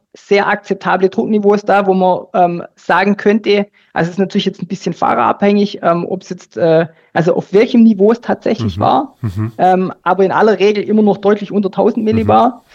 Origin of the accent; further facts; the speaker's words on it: Baden-Württemberg, Germany; Wir als Deutsche im Schwäbischen, die sparsam sind